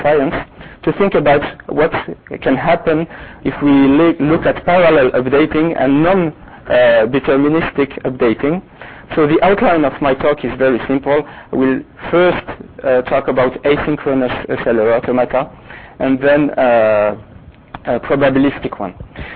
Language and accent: English; France; So this is just to say that it's maybe because I come from France, I want to resist to the American influence